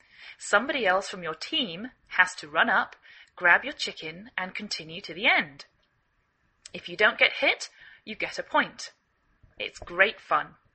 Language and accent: English; England, United Kingdom; now in United States